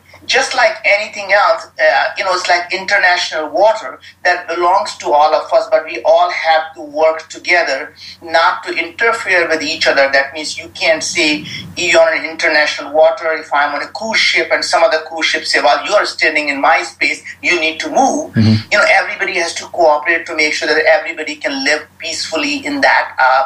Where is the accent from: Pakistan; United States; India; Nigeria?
India; growing up in India in very humble beginnings and poverty and dreaming big to be able to go to the moon